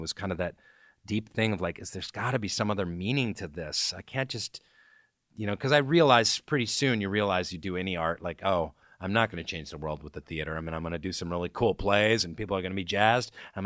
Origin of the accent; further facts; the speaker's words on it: Seattle, Washington, United States; also born or lived in New York; I was raised in the Baha'i faith. My parents are kind of hippie bohemian types in Seattle. And then when I went to New York City, I was 20 years old.